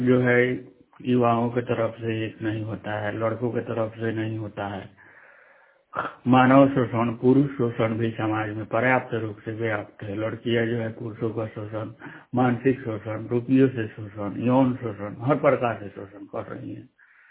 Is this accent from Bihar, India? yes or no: yes; Sikta, Bihar, India; मैं सिकटा पश्चिम चंपारण का रहने वाला हूँ।